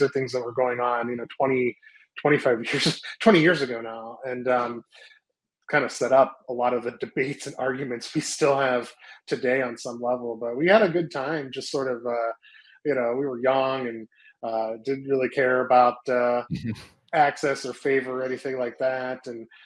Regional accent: Youngstown, Ohio, United States; growing up in Youngstown and Mahoning Valley just had such a colorful cast of political characters

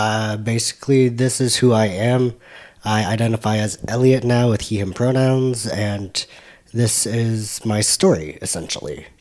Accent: Derby, Kansas, United States; now in Wichita, United States; I am 25 years old. I grew up in Derby, went to school in Rose Hill, and then I've been in Wichita ever since I turned 18. I'm Chinese.

